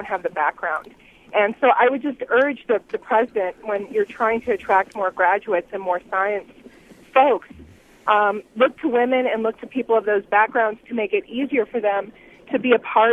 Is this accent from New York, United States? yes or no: no; Minnesota, United States; I'm actually in Wisconsin, though. I'm from the Twin Cities.